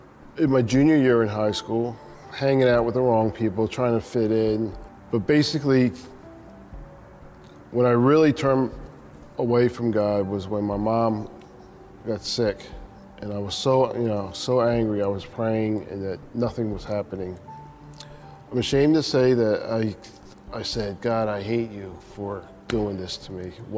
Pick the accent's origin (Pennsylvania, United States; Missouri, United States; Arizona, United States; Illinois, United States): Pennsylvania, United States; Philadelphia; I was born and raised in Philadelphia, Chinatown. It's a small community, but vibrant in a lot of restaurants, a lot of the Chinese culture.